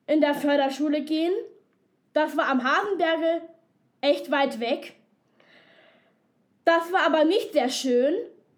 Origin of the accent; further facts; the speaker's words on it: Munich, Bavaria, Germany; Ich komme aus München-Pasing. Also ich bin in Pasing geboren, aber ich komme aus München-Leim.